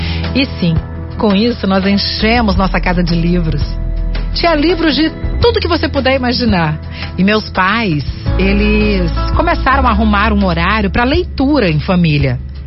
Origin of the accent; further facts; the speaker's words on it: Vila Velha, Espírito Santo, Brazil; sou de Vila Velha, tenho 22 anos. Sou de uma família muito humilde, muito humilde.